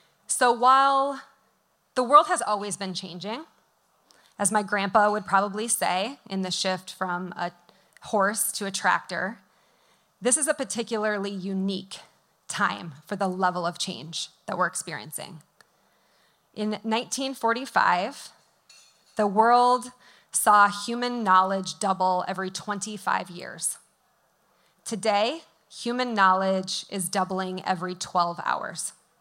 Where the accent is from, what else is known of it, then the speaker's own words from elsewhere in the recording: Midwest, United States; but I am a Midwesterner, so I have to come clean because I can't tell a lie